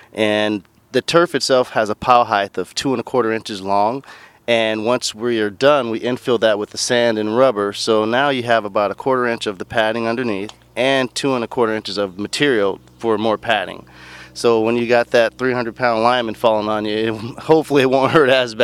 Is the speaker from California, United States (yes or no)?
no; Eugene, Oregon, United States; I am from Eugene, Oregon. I'm an Oregon Duck.